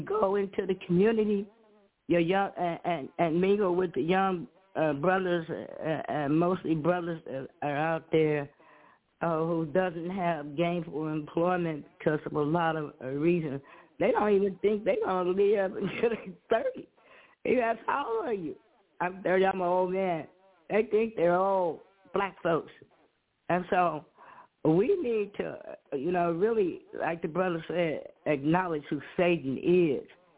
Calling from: Chicago, Illinois, United States; I'm calling from Chicago.

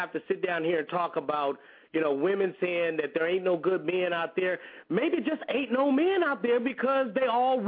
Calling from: Los Angeles, California, United States; I'm 323 from Los Angeles.

